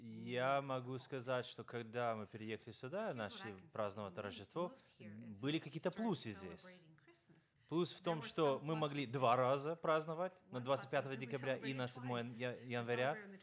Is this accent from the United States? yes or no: yes; United States; я вырос в Америке